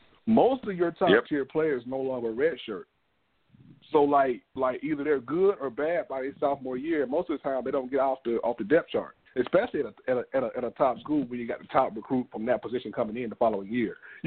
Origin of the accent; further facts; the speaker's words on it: Tallahassee, Florida, United States; I grew up in Tallahassee.